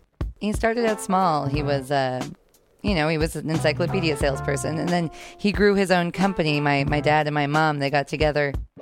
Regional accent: Canada; although I'm from Canada, so it was not state fair.

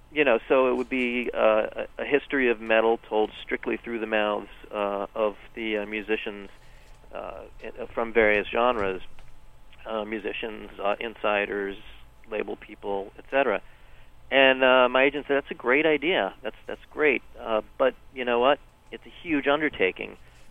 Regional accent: New York, United States; she's from the West Coast, and I'm from New York

